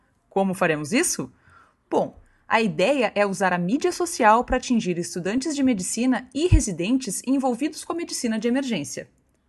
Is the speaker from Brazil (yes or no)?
yes; Brazil; sou brasileira, moro em Porto Alegre